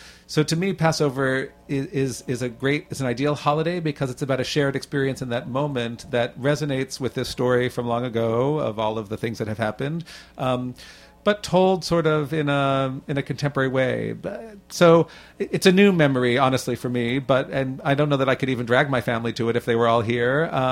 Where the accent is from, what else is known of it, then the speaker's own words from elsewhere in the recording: Toronto, Ontario, Canada; I grew up in Toronto, which is a city with a lot of Jews, but the culture of the city isn't as Jewish as it is here.